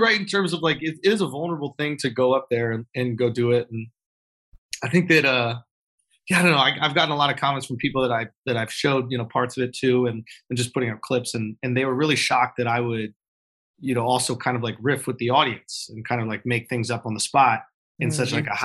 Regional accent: Manhattan, New York, United States; I grew up in New York. I grew up in Manhattan, actually. But I did spend my summers in Long Island, off of Long Island at Fire Island.

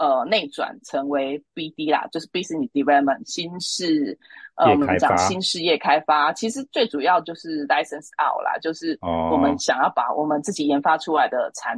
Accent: Kaohsiung, Kaohsiung City, Taiwan; moved away as an adult; now in Taipei, Taiwan; 那其实我是高雄人啊，齁，那我本身就是在高雄读完高中，然后呢就考上大学，所以1995年的时候上台北。

